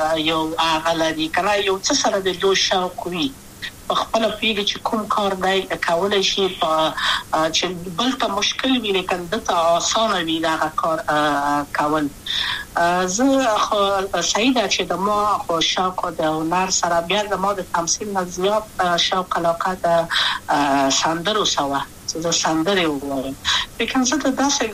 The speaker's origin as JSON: {"language": "Pashto", "region": "Kabul", "country": "Afghanistan", "tie": "born or raised there", "also_born_or_lived": "Wardak", "said": "زه خو اصلا د وردګو ولایت یم، د پلار می د وردګو ولایت ته خلګنسم چې دلې د کابل په تختپل سیمه کې یم، او لویا شویم کابل که یم"}